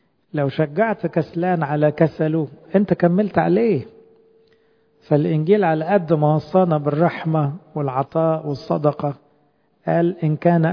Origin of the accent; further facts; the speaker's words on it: Egypt; لأنه على فكرة إحنا كشعب مصري يقال ان احنا بناكل على الاقل 3 أضعاف كمية السعرات اللي بنحتاجها